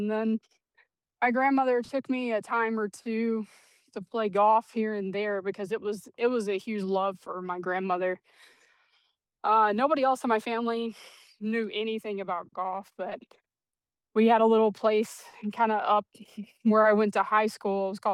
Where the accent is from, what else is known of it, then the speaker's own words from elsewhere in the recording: Charleston, West Virginia, United States; Well, I grew up in Charleston, West Virginia.